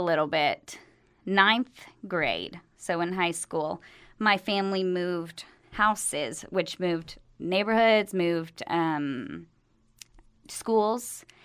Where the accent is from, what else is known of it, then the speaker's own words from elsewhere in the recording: Houston, Texas, United States; So I am from Houston.